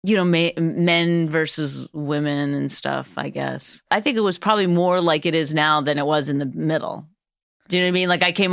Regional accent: Northern Canada, Canada; I grew up in Northern Canada, and for a large part of my life, we didn't have running water.

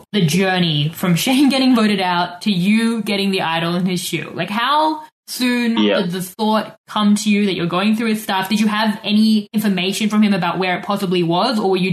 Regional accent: South Africa; now in Australia; but it's because I'm South African.

